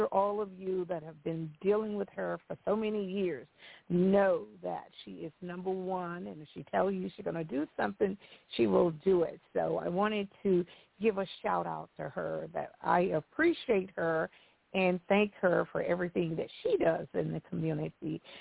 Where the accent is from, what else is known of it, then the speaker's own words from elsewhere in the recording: Mississippi, United States; born there; I was born in Mississippi, and I always had dreams of doing better for myself because, as you know, Mississippi was one of the poorest states in the Union.